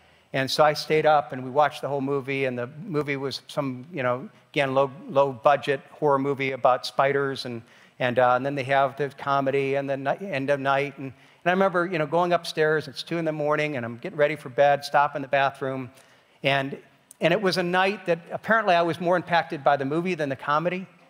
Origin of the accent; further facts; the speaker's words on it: Ohio, United States; Now, I grew up here in Northeast Ohio, and growing up in Northeast Ohio, there was an iconic TV show that I loved growing up. I moved away in 1983, and after being gone for 25 years, when I came back